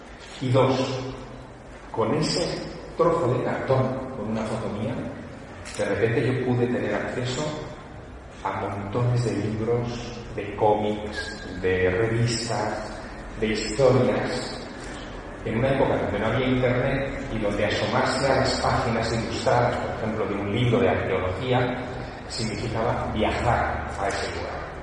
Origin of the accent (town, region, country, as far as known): Teruel, Aragon, Spain; born or raised there